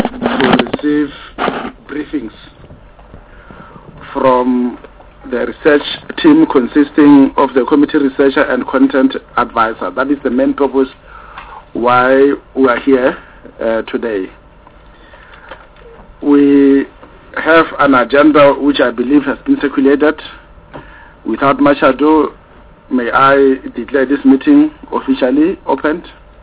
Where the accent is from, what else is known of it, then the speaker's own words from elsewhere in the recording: Limpopo, South Africa; Yes, that's a name, it's very difficult. I'm from Limpopo, so my...